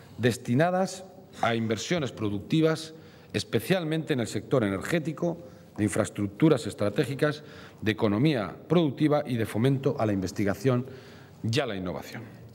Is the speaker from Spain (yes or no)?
yes; Basque Country, Spain; Todos somos igualmente vascos y reivindicamos con orgullo el serlo.